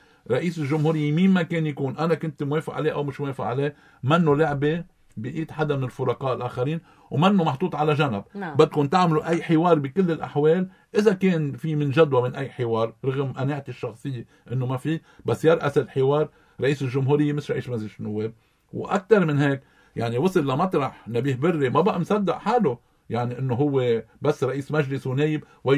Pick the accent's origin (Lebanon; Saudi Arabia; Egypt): Lebanon; نحن يعني مشردقين كتير كلبنانيين